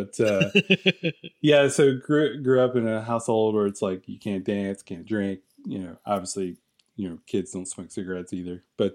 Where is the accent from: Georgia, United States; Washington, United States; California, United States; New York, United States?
Georgia, United States; Blue Ridge; So I grew up in Blue Ridge, Georgia. McKaysville. So literally the movie Deliverance was filmed like 5-10 minutes away from my house.